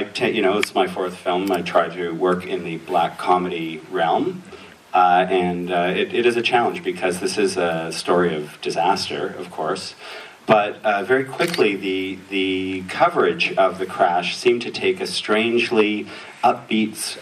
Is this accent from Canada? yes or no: yes; Canada; we as Canadian filmmakers with our distinctly Canadian point of view can go and look at the best stories